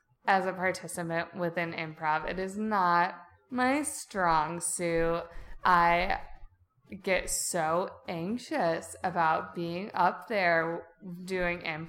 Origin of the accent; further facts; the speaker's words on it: Wisconsin, United States; also born or lived in Grand Rapids; We moved to Grand Rapids, but we're from Wisconsin, so we go there all the time.